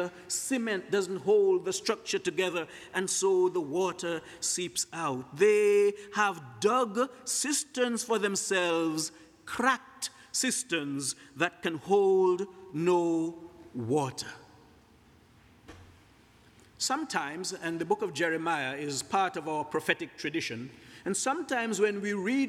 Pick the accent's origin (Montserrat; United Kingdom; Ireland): Montserrat; Well, I grew up in the Caribbean, in a small island called Montserrat. It's just a few miles away from Antigua